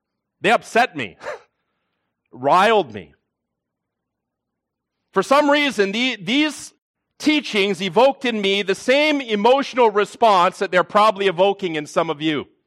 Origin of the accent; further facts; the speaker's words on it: Ontario, Canada; Now, I grew up in Baptist churches. I grew up in Baptist churches and what we call here in Southern Ontario, the Associated Gospel Church, which is a Baptistic denomination.